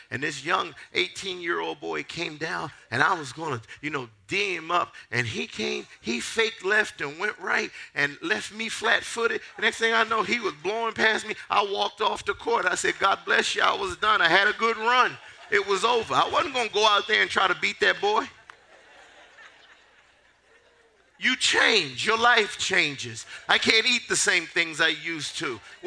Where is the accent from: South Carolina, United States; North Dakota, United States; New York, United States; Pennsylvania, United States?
Pennsylvania, United States; Philadelphia; I'm from North Philadelphia.